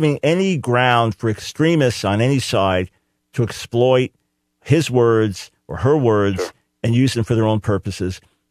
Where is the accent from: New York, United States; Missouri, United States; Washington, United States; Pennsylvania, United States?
New York, United States; New York City; I grew up in New York City in kindergarten. My best friend in school was an African-American kid.